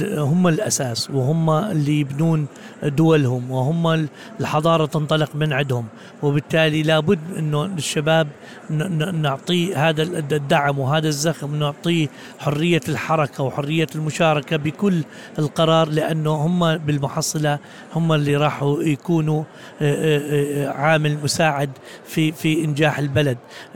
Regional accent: Syria; يعني ما كأنه طلعنا من سوريا إلا أنه احنا ببلدنا.

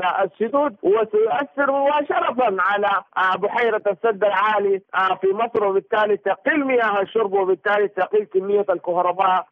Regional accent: Sudan; وأنا سوداني لدي الحق أن ندافع عن بلدي

